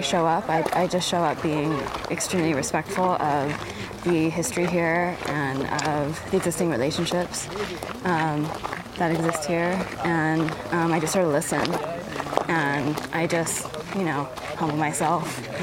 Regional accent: Kaimuki, Hawaii, United States; I am from Kaimuki. And I, born and raised in Hawaii.

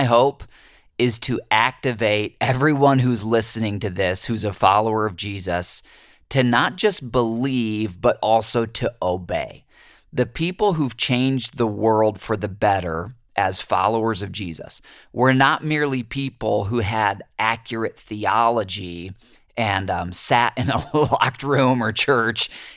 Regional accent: United States; I know for me, as an American Christian, it is so easy to get comfortable in our, you know, middle-class lifestyles and homes

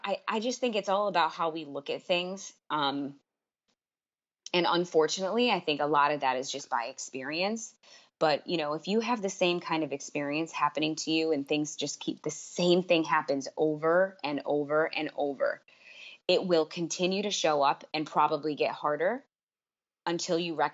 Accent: New York City, New York, United States; like, as a New Yorker, you can see it on the train

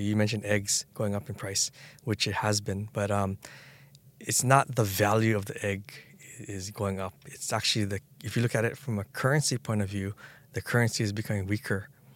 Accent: Honolulu, Hawaii, United States; So actually, I'm going back to my hometown of Honolulu on this leave on July 31st.

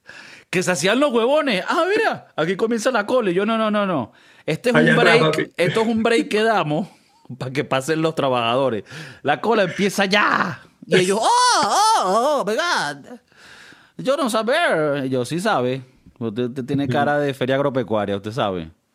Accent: Venezuela; also born or lived in United States; uno como buen venezolano y como buen americano que no tiene seguro

